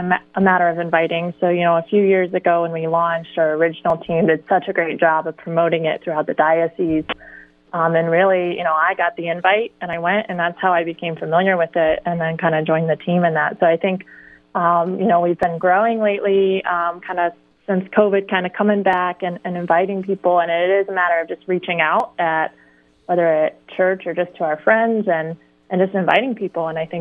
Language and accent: English; Tipp City, Ohio, United States; now in Columbus, United States; I am from Tipp City, Ohio, near the Dayton area.